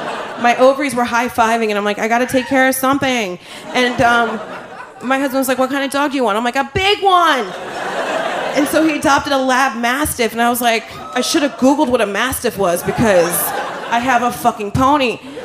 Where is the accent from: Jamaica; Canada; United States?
Jamaica; because I'm Jamaican and Haitian.